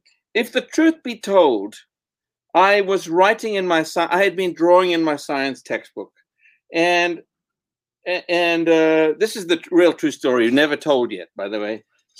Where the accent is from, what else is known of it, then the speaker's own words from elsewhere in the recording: Johannesburg, Gauteng, South Africa; I am. I am. I was born in Johannesburg. And I was there pretty much...